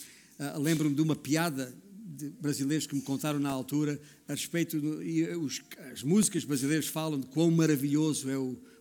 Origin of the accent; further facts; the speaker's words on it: Portugal; Claro que eu como português encaixei